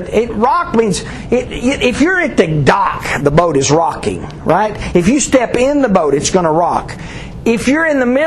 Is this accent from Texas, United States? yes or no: yes; Texas, United States; I grew up in West Texas, so do not ask me.